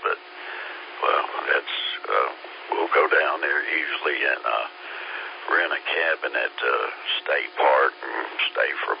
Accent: West Columbia, South Carolina, United States; I grew up in Lexington, West Columbia, and when I was a kid, my dad could have bought lots down there on the lake for $100 a piece.

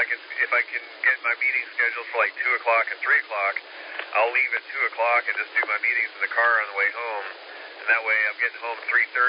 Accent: New York, United States; Well, I grew up in New York, but you know, we have extended family in Alabama

